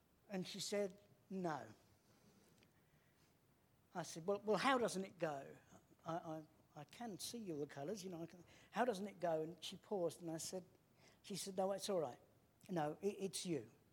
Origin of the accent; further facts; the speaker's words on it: Canterbury, South East England, United Kingdom; You know, I was born in Canterbury, in one location, not far from Steve, actually. I then moved house to another bit of Canterbury. I then got married and moved to a flat in another bit of Canterbury.